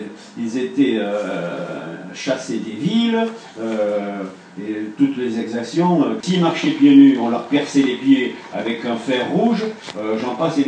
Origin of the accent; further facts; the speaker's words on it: Nouvelle-Aquitaine, France; nous, au Pays Basque, on met toujours une voyelle.